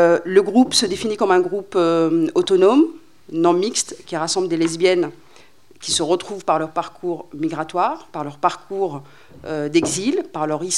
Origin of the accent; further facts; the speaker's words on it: Djibouti; et moi en tant que djiboutienne